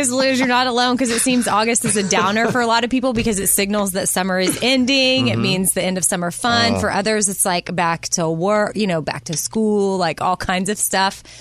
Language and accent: English; the South, United States; But I mean, I grew up in the South too. Like, I like chivalry.